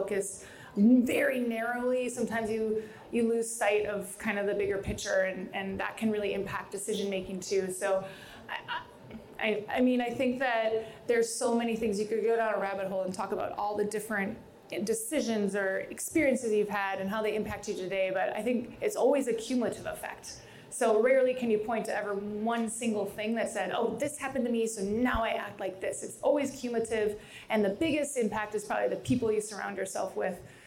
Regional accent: Sioux Falls, South Dakota, United States; moved away as an adult; also born or lived in Miami; I moved from Sioux Falls, South Dakota to Miami, Florida, like culture shock.

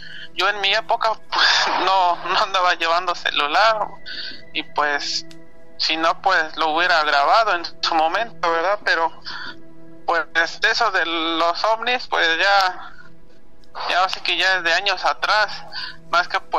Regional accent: Puebla, Mexico; porque bueno, yo soy del estado de Puebla.

